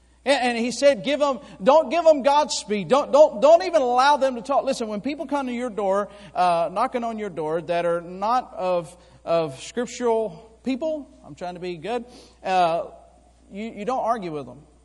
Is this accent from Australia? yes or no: no; Florida, United States; Now, I was raised in Florida. We had blackberry bushes everywhere amongst our property there.